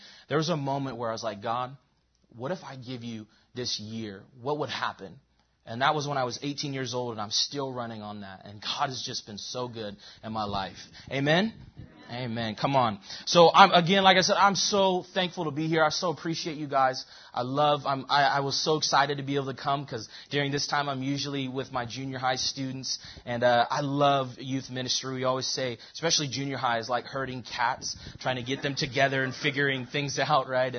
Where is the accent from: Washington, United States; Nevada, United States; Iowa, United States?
Washington, United States; Everett; I actually grew up in the church. I grew up in Everett, just right on the same street as Manor High School.